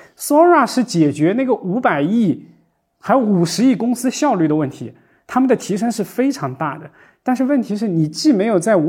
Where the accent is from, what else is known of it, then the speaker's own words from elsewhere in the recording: Hangzhou, Zhejiang, China; 我也是杭州人